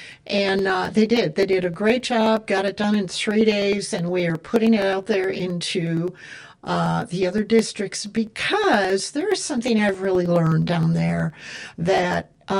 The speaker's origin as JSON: {"language": "English", "region": "Texas", "country": "United States", "said": "because I'm from Somerville County, as everyone knows."}